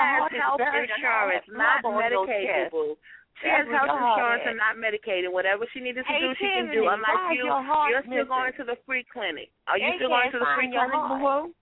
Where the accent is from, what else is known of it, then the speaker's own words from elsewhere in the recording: New York, United States; also born or lived in Atlanta; now in Texas, United States; First of all, I'm from New York. I moved to Texas from Atlanta.